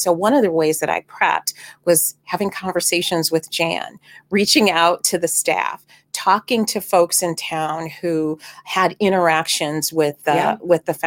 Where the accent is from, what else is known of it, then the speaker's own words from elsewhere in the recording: Cleveland, Ohio, United States; And I get it. I grew up in Cleveland. I feel like it's an extension. Youngstown is an extension of the good work